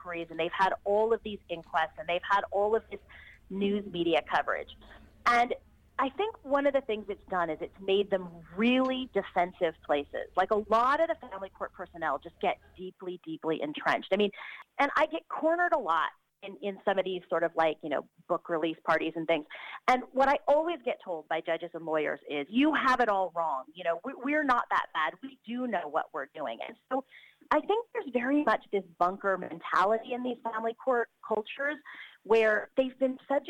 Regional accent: California, United States; The law that I was sort of most familiar with was the California law, because I'm from California and I volunteer with a child abuse organization there.

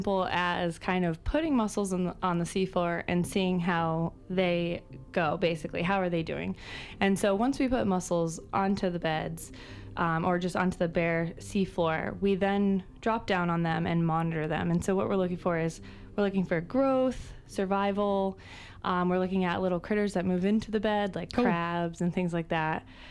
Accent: Connecticut, United States; So for me, I'm from the States. So I'm from Connecticut. It's near New York. And so I spent a lot of time kind of on the shore as a kid.

